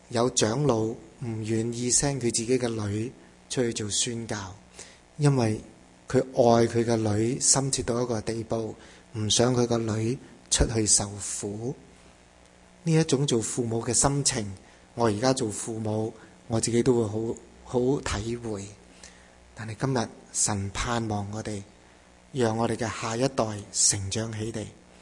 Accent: Canada; 我心里面就立刻讲，我唔系中国人，我系加拿大人

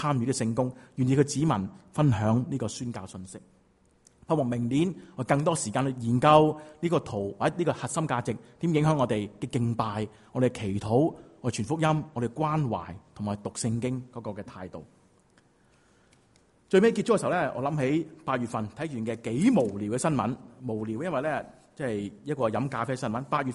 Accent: China; 我都系中国人咧，好蒙福

